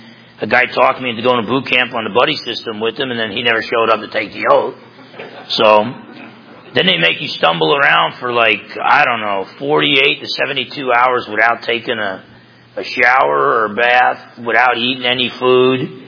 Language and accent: English; New Jersey, United States; growing up in Jersey, and I'm telling you, you talk about a loser.